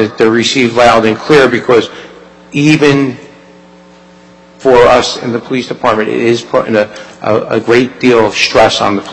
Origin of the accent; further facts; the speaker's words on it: Nutley, New Jersey, United States; I'll tell you, I'm from Nutley my whole life.